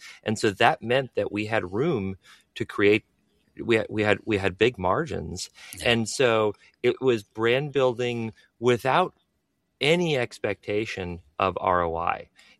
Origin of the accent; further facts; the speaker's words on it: Minnesota, United States; I've got a good boy complex. I'm from Minnesota. I want the world to see me as a good boy.